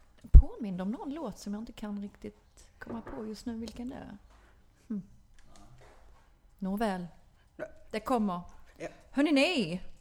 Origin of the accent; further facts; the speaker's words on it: Ekestad, Skåne, Sweden; jag några flickkompisar jag hade när jag var liten i Ekestad.